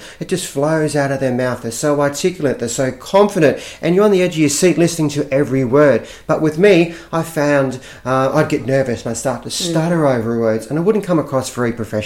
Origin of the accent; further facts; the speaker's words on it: Australia; Now, being Australian, everyone are frightened of what snakes and spiders.